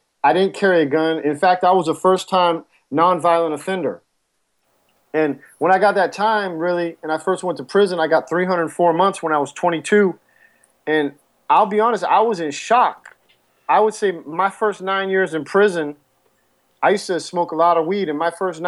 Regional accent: East Coast, United States; accent: East Coast; So I do have an East Coast accent. That's what a lot of people think. I'm maybe from New Jersey or New York, but they can't really pin it down.

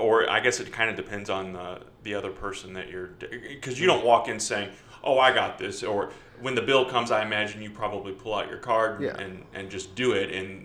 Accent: St. Louis, Missouri, United States; now in Southern Illinois, United States; I mean, obviously, I grew up in St. Louis, so everybody talks about St. Louis

